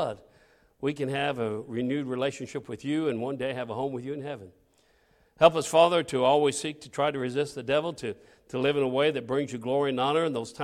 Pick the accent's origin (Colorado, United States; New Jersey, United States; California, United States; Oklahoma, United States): Colorado, United States; Aurora; And I grew up in Aurora, Colorado, which is a suburb of Denver.